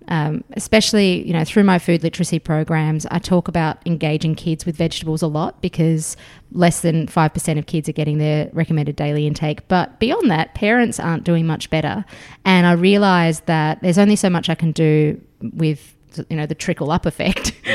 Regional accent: Melbourne, Victoria, Australia; I'll say, I'm from Melbourne.

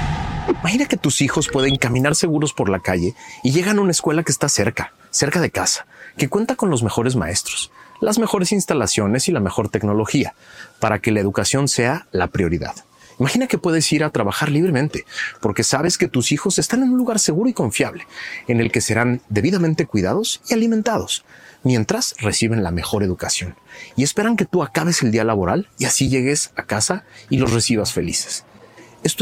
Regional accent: Mexico; Somos los mexicanos que no creemos que podemos vivir diferente

